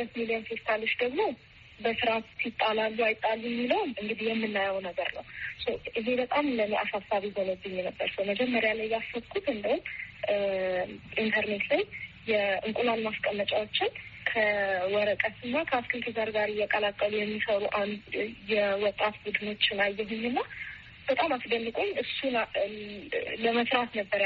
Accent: Hawassa, Sidama, Ethiopia; እኔ ማለት ተወልጄ ያደኩት ሐዋሳ ነው። ከሶስት ወቶቼ ጋር ነው ያደኩት።

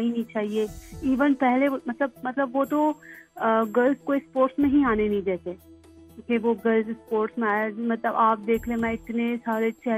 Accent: Quetta, Balochistan, Pakistan; now in Karachi, Pakistan; پھر جیسے جو کوئٹہ کے سرکمسٹانسز ہے جو بھی ہے، پھر ہم نے وہاں سے موو کیا کراچی

